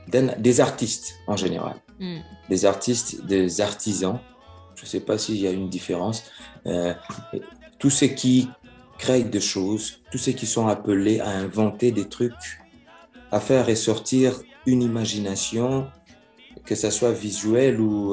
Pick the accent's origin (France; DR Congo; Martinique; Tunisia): DR Congo; Kinshasa; French is a second language; moi, j'ai appris le français à l'école. Je l'ai appris à Kinshasa, né, grandi à Kinshasa.